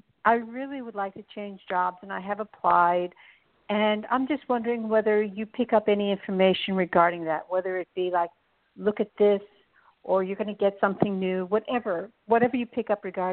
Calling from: New York, United States; I'm calling from New York.

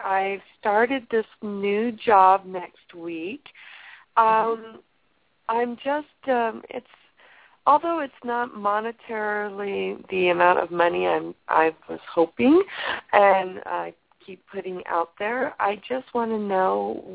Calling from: California, United States; I'm calling from California.

